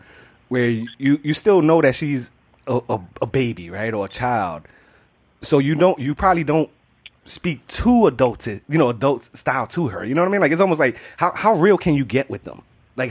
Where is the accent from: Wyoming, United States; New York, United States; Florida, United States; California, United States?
New York, United States; Bronx; now in Staten Island, United States; I was born and raised in the Bronx, the hood. And I got married and moved to Staten Island, you know, the total opposite, right?